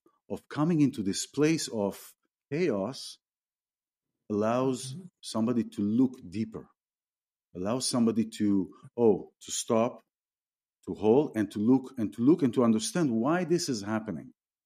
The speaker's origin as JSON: {"language": "English", "town": "Tel Aviv", "region": "Tel Aviv District", "country": "Israel", "said": "And I come from Israel. I come from a big town in a small country. I come from Tel Aviv and in Israel."}